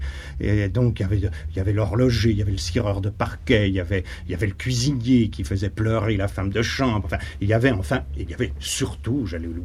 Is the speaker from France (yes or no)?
no; Moscow, Russia; Je suis né à Moscou le 1er novembre 1911, dans une grande maison, dans un grand hôtel particulier, qui se trouvait au coin des rues Skatertny et Medvyazhe